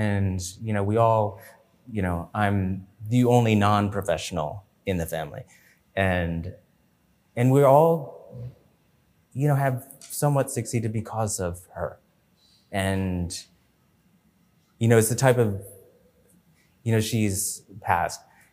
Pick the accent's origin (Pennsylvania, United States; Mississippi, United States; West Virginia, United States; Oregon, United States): Pennsylvania, United States; Allentown; In Allentown, Pennsylvania.